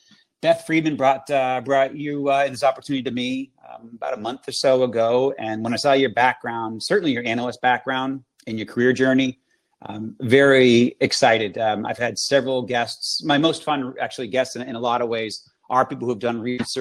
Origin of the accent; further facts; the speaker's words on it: Amherst, Massachusetts, United States; I'm from Massachusetts, as you know, Amherst, Mass originally, but I also went to the Army.